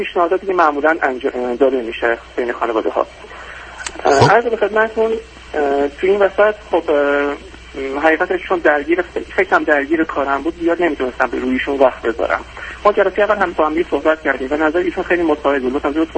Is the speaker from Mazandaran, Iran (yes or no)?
no; Shiraz, Fars, Iran; چون من اهل شیراز هستم گفتم من احتمالاً برگردم به شیراز